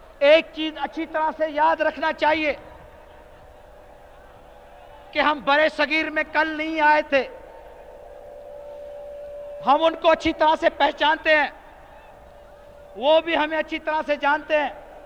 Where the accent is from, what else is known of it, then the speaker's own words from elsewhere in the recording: Larkana, Sindh, Pakistan; born there; اور میں جا رہا ہوں کیونکہ لاڑکانے میں میں پیدا ہوا تھا، اور لاڑکانے کی زمین کو میں خراج تحسین پیش کرنے جا رہا ہوں، کیونکہ وہاں کی پیدائش ہے